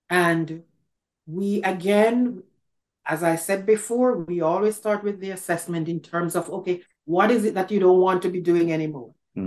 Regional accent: Jamaica; I grew up in Jamaica.

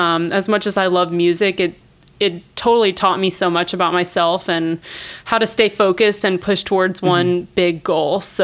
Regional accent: Lafayette, Louisiana, United States; I was born and raised in Lafayette and grew up here, lived here all my life, and still am here because there's honestly no other place that I'd rather be.

